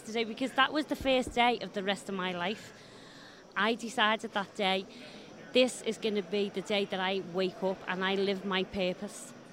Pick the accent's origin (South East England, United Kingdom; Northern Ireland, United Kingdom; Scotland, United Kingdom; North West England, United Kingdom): North West England, United Kingdom; Liverpool; growing up in Liverpool in the UK in a poor area